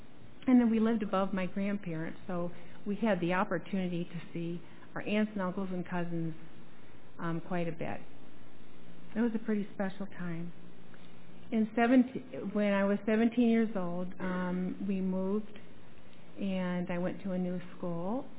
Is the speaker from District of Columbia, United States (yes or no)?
no; Erie, Pennsylvania, United States; I grew up in Erie, PA, and some of you people are here tonight.